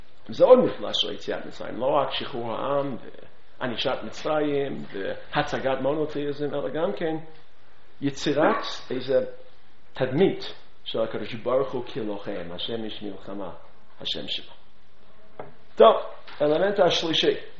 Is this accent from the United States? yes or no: yes; United States; accent: American; Hebrew is a second language; לפי המבטא שלי אני אמריקאי, נכון? אני בא מאומה, לדעתי יחסית חכמה.